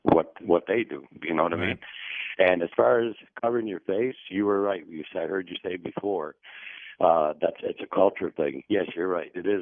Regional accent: Canada; We are Canadian.

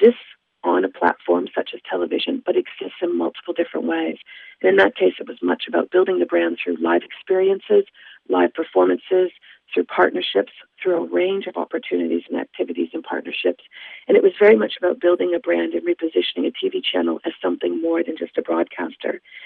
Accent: Listowel, Ontario, Canada; Well, I actually grew up in the area. I grew up down in Listowel, Ontario, where my parents are still to this day.

